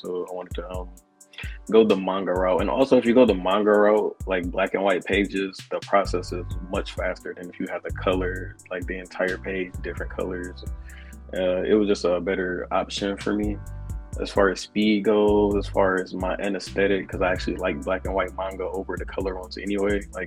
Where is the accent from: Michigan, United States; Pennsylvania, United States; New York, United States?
Michigan, United States; Well, I'm from Michigan, and I've always been into anime and always been into manga.